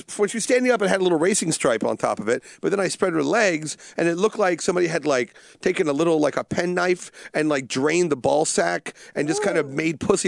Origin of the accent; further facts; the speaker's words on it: New Zealand; I'm actually from New Zealand. I'm embarrassed by being from New Zealand.